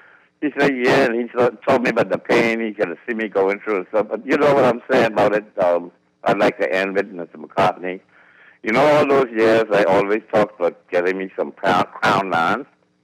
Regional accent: New Providence, Bahamas; born there; I was born in New Providence.

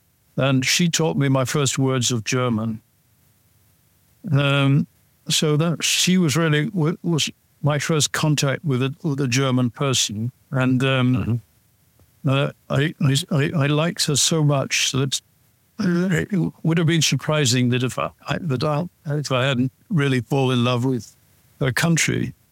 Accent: Edinburgh, Scotland, United Kingdom; when I was growing up in Edinburgh, back in the 1950s.

